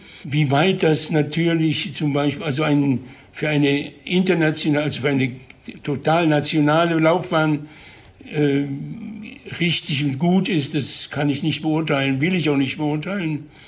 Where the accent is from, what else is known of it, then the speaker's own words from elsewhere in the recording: Munich, Bavaria, Germany; meine Heimatstadt München